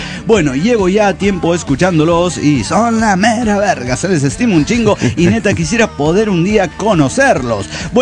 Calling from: Cochabamba, Bolivia

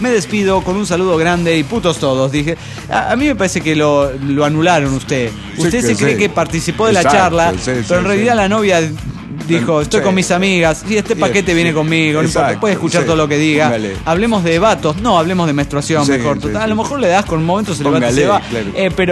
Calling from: New York, United States; de New York.

